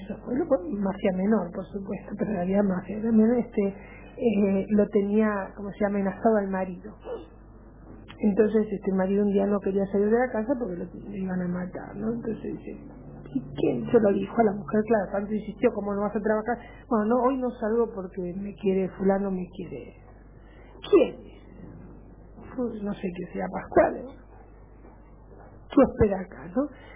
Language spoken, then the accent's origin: Spanish; Buenos Aires, Argentina; yo soy de Buenos Aires, vengo acá porque quería ver el pueblo de mi mamá